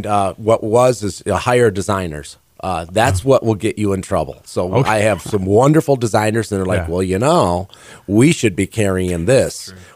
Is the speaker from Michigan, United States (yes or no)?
yes; Jackson, Michigan, United States; You know, growing up in Jackson, I don't think that we ever thought Battle Creek was as good as us.